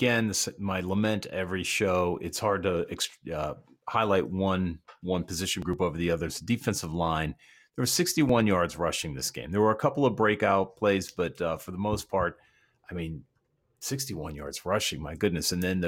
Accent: Pittsburgh, Pennsylvania, United States; accent: Pittsburgh; It's my Pittsburgh. It's my accent.

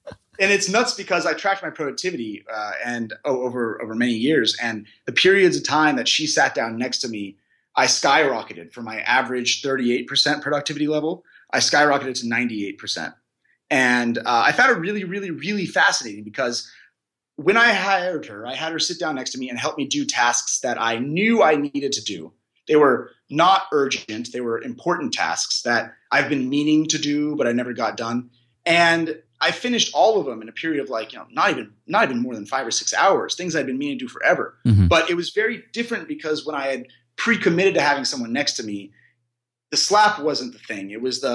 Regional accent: California, United States; But so I grew up in California.

